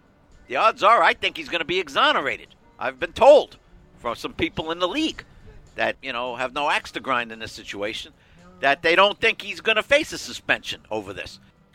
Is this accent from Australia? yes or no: no; Midwest, United States; accent: Midwestern; If you're tired of my thick Midwestern accent